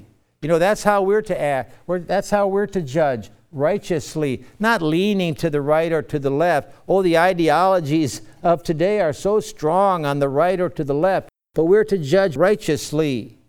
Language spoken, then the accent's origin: English; Chicago, Illinois, United States; born there; I was told that I was born on Whipple Street in Chicago.